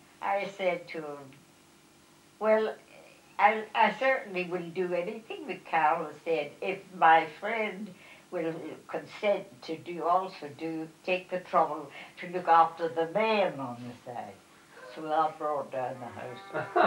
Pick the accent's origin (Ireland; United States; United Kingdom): Ireland; I said, "I'm Irish, and I'll do it again."